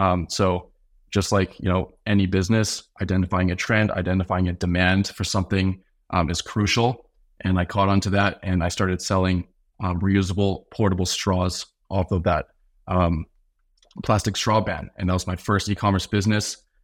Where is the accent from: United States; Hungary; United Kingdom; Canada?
Canada; As a Canadian